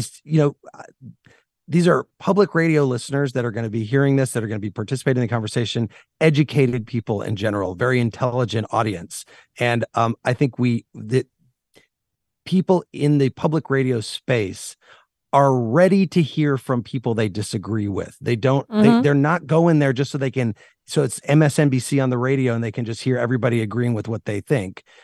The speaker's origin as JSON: {"language": "English", "region": "Illinois", "country": "United States", "tie": "born or raised there", "said": "Growing up in Central Illinois, I hosted a show for kids."}